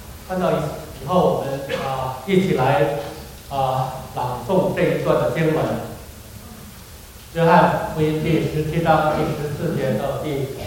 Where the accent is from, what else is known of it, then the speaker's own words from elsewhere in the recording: China; 情人节我们中国人叫情人节啊